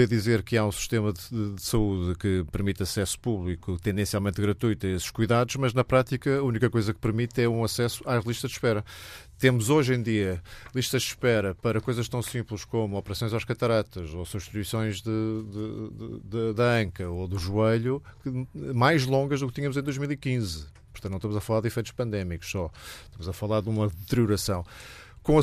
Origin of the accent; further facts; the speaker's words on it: Portugal; mas há muita coisa em Portugal que a mim me insatisfaz enquanto português